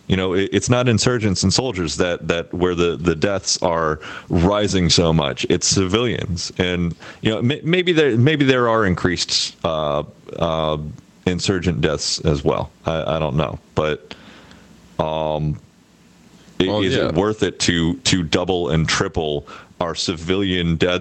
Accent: Florida, United States; Which, lighten things up and talk about my home state.

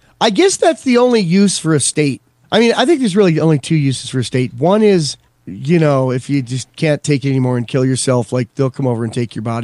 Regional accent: Ireland; I'm Irish.

